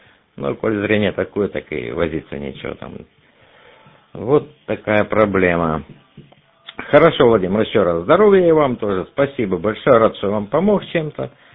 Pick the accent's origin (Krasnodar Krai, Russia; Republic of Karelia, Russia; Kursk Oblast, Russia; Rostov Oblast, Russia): Krasnodar Krai, Russia; я еще из Краснодарского края